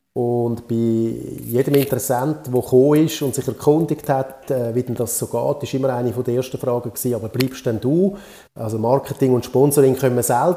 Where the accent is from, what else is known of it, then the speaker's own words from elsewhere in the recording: Winterthur, Zurich, Switzerland; in Winterthur, wo ich aufgewachsen bin